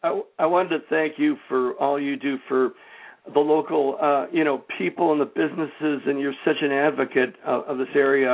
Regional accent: Berwyn, Illinois, United States; We all went to Morton West High School, and we always say at the first number, we're … from Berwyn. We don't say Chicago because we're proud of Berwyn.

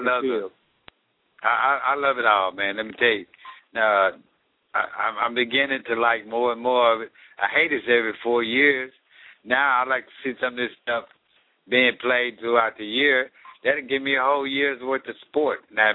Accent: United States; Oh, no, listen, I'm American

